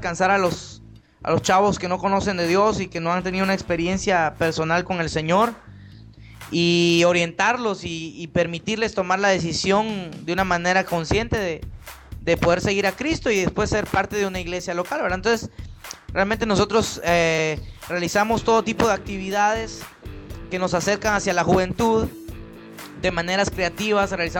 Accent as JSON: {"language": "Spanish", "town": "Guatemala City", "region": "Guatemala Department", "country": "Guatemala", "tie": "born or raised there", "moved": "yes", "lives_now": "Monterrey, Mexico", "said": "yo vivo acá en el estado de Nuevo León, en la ciudad de Monterrey. Y tengo ya más o menos 10 años viviendo en México, pero realmente soy originario de Guatemala, Centroamérica, de la capital específicamente."}